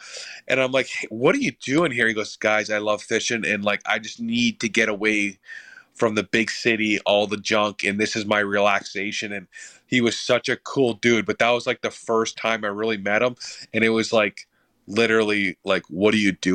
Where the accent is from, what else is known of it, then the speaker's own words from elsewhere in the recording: Sault Ste. Marie, Ontario, Canada; So Paul Maurice is from my hometown.